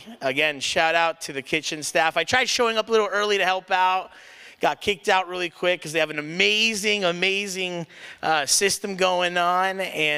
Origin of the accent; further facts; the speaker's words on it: South San Francisco, California, United States; I am a Peninsula native. I live, born and raised in South San Francisco, so technically Northern Peninsula, but we're still in the Peninsula.